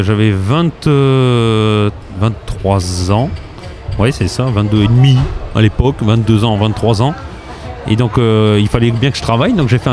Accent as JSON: {"language": "French", "town": "Soyaux", "region": "Nouvelle-Aquitaine", "country": "France", "tie": "born or raised there", "said": "Moi, je suis originaire de Charente. Hein. Je suis né à Soyeaux."}